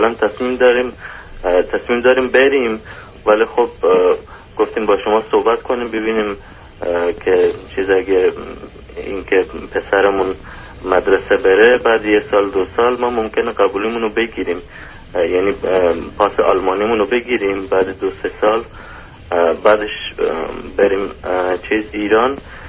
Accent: Afghanistan; now in Germany; من مهاجر افغانم که تو آلمان زندگی میکنم، 7 سال تو آلمان زندگی میکنیم

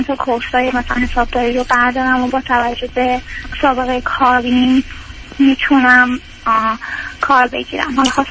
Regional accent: Iran; moved away as an adult; now in United States; من 29 سالمه. 2 سالی که ازدواج کردم. بعد و همون 2 سالی که توی مهاجرت کردیم خارج از ایران هستیم، امریکا هستیم.

